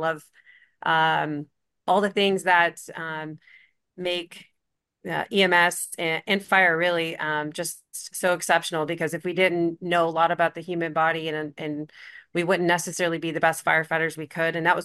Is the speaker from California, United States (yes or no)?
yes; San Diego, California, United States; But San Diego is right down the street from where I live, and excited that it's going to be in my hometown and bring some of our friends from across the nation here for this wonderful event.